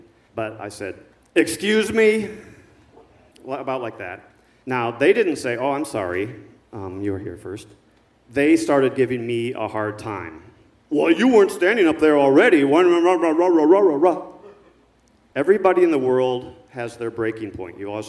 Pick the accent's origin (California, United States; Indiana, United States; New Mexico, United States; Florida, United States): Indiana, United States; Fort Wayne; hey, I'm from Indiana, too. I'm from Fort Wayne.